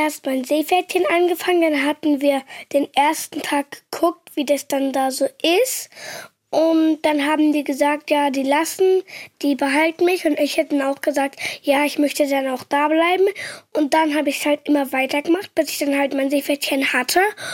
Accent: Hamburg, Germany; Ich bin 7 Jahre alt und ich komme aus Hamburg.

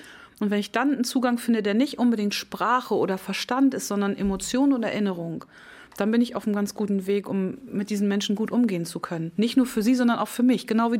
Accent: Colmar, Grand Est, France; ich komme ja nun aus Colmar

